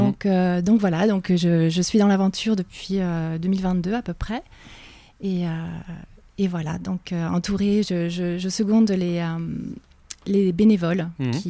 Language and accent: French; Angoulême, Nouvelle-Aquitaine, France; also born or lived in Lille / Bordeaux; Alors, moi, je suis née à Lille. Il y a Pibal-sous-Caillou, à Lille. Et donc, j'ai grandi à Angoulême. J'ai passé 5 ans de ma vie... chez les Ch'tis, là-haut